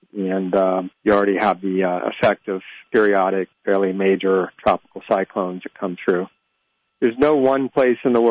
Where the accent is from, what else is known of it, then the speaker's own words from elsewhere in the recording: Massachusetts, United States; now in New York, United States; I mean, I live in New York, but I grew up in Massachusetts. I'm essentially a migrant, right?